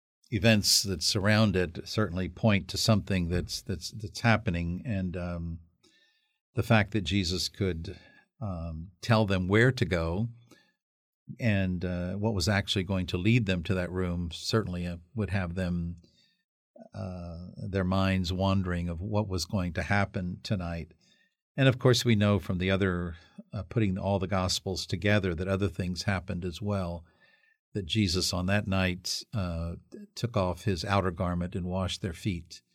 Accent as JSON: {"language": "English", "town": "Corpus Christi", "region": "Texas", "country": "United States", "said": "when people here ask me where I'm from, other bishops or other people, and I say I'm from Corpus Christi, and they say, is that actually the name of your diocese?"}